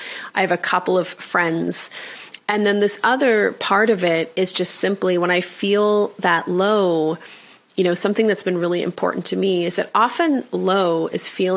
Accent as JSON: {"language": "English", "country": "Canada", "said": "for me, I'm Canadian, so I also, it's the season"}